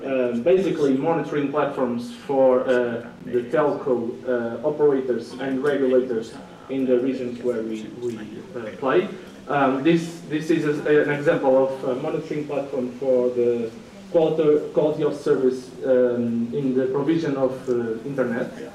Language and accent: Spanish; Portugal; Spanish is a second language; vengo de Portugal y mis disculpas, pero voy a hablar en portugués, en inglés.